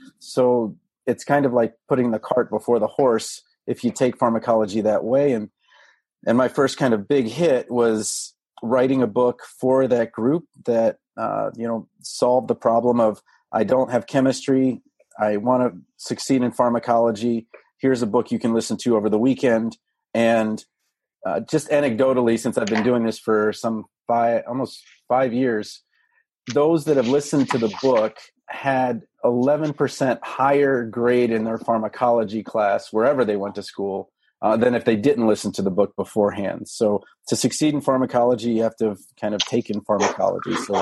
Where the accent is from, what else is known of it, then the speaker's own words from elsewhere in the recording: Washington, District of Columbia, United States; Well, I'm a Washingtonian. That's where I was born. So I'm from Washington, D.C. But if you marry a Midwesterner, you end up in the Midwest.